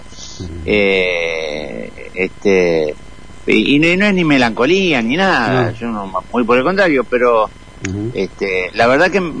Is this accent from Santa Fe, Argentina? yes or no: yes; Santa Fe, Argentina; now in Buenos Aires, Argentina; Yo soy santafesino, cómico, sabalero y peronista.